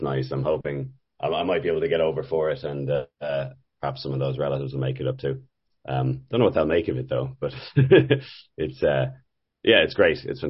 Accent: Ottawa, Ontario, Canada; born there; Well, I should start by saying I was born in Ottawa.

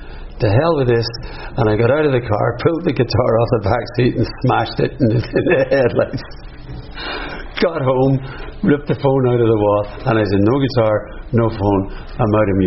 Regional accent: Belfast, Northern Ireland, United Kingdom; I grew up in Anderson's Town, West Belfast.

